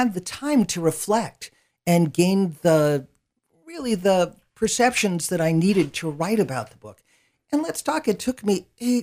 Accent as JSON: {"language": "English", "region": "California", "country": "United States", "tie": "born or raised there", "said": "I grew up in California, so it's like year-round summer."}